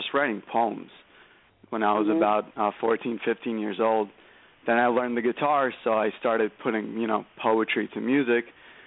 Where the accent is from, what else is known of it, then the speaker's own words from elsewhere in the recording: Brooklyn, New York, United States; From Brooklyn, New York, from Coney Island. We're actually all three of us are from here.